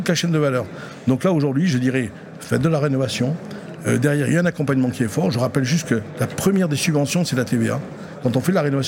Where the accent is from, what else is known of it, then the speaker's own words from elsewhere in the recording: Nouvelle-Aquitaine, France; Et moi, je suis basque, donc j'ai que des qualités.